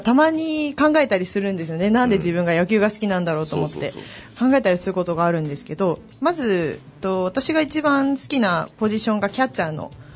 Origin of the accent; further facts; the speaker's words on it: Oita, Japan; 同じ大分県出身なんですごく